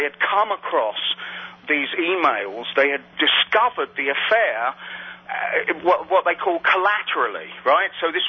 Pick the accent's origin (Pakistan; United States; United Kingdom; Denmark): United Kingdom; England; But that's probably because I'm English.